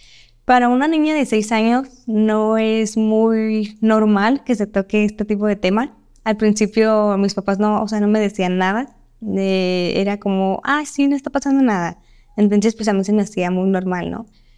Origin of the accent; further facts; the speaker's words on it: Guadalajara, Jalisco, Mexico; tengo 19 años de edad, soy de Guadalajara